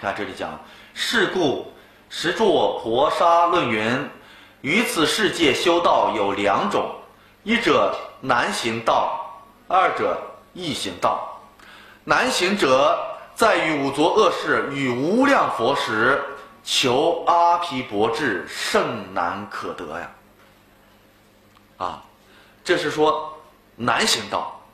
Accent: Beijing, China; accent: Beijing dialect; 我们北京话叫什么，搂了一眼嘛

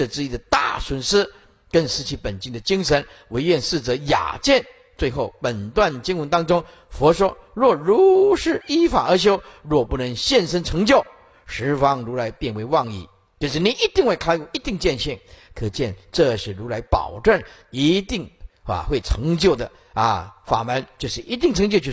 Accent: China; 或我们中国人称为玉皇大帝了

